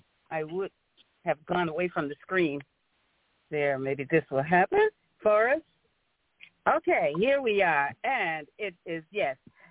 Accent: Pompano Beach, Florida, United States; also born or lived in Brooksville; now in Clearwater, United States; I'm calling from St. Petersburg, Clearwater, Florida, from Florida. As I was born and raised, I was born in Brooksville, Florida, and I was raised in Pompano Beach, Florida, and I had the great honor of having a loving, loving family.

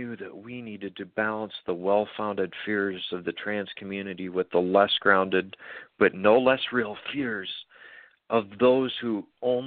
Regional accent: South Dakota, United States; I'm from South Dakota.

